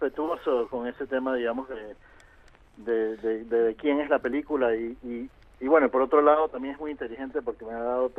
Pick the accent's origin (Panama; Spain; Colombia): Panama; now in Tel Aviv, Israel; Pero sigo haciendo mi cine en Panamá.